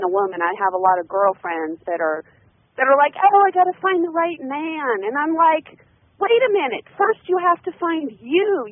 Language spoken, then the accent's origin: English; West Coast, United States; No, I lived in Seattle then. I grew up on the West Coast and moved to the South.